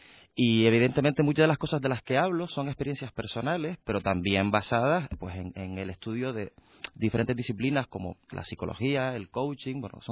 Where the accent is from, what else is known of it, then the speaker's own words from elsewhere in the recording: Canary Islands, Spain; Pero mi tierra es esta.